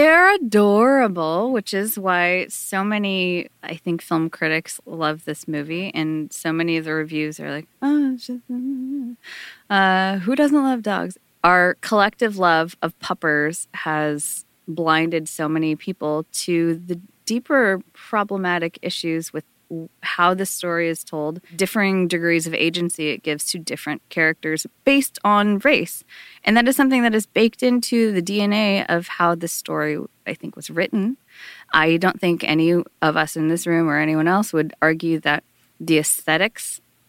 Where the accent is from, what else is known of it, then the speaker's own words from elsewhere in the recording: United States; I mean, I fully admit that being Japanese American probably made me much more aware and more sensitive to how both Japanese people and customs in that world are presented